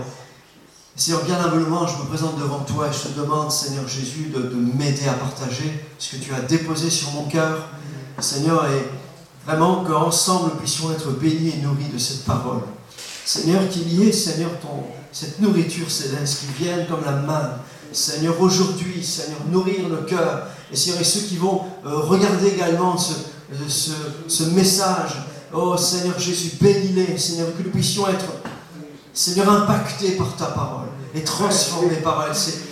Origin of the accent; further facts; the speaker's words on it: Valenciennes, Hauts-de-France, France; born there; accent: ch'ti; Parce que je suis un ch'ti, je suis né à Valenciennes. Je suis là, quartier du Hainaut. Je suis un vrai ch'ti, hein.